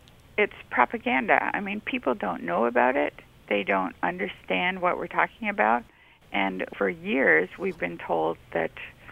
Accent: California, United States; I'm from California, obviously

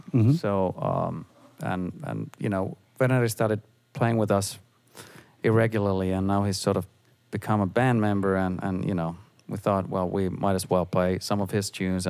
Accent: Finland; English is a second language; I think we've all grown up listening to music that wasn't like the mainstream stuff

